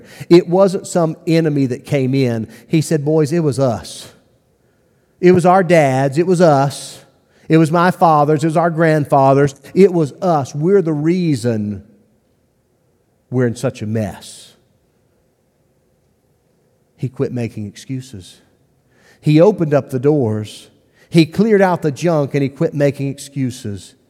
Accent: Ireland; I'm Irish.

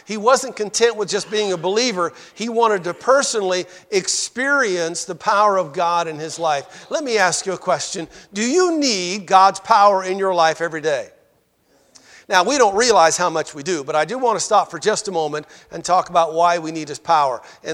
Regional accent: Idaho, United States; moved away as an adult; now in Johnson City, United States; one of the most shocking things to me when I came here 30 years ago was knocking on doors. I came from Idaho, and 60% of the people were Mormon.

